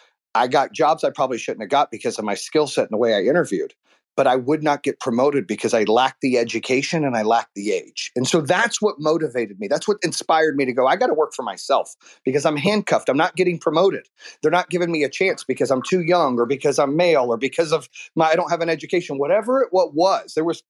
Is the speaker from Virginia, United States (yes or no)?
no; Arizona, United States; also born or lived in North Carolina; I was like, you know, I grew up in Arizona. We didn't see color. I had black friends. I had Hispanic friends. I had white friends. But when I moved to North Carolina, it was like, this is weird.